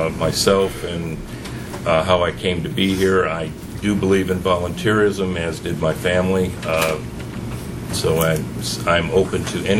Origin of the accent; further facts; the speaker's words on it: New York, United States; originally from the state of New York, Western New York, graduate, and I like to be specific about that. I'm not from New York City.